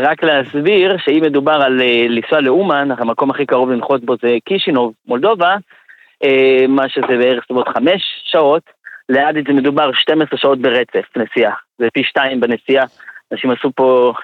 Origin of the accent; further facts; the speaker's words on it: Jerusalem, Jerusalem District, Israel; אני יליד בירושלים, ילד טוב ירושלים.